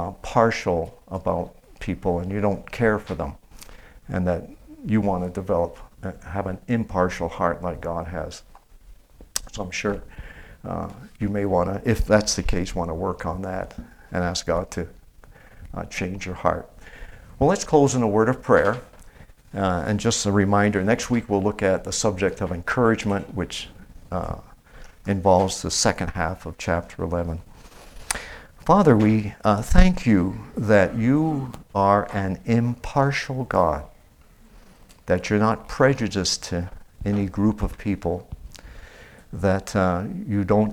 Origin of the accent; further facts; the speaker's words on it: Quebec, Canada; As many of you know, I grew up in Quebec, and Canada is a bilingual country.